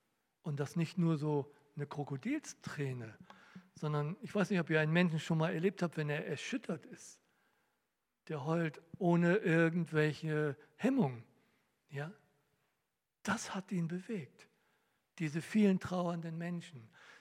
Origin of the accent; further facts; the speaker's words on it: Northern Germany, Germany; Und ich komme aus dem Norden, ich weiß, dass Meer ganz schön viel ist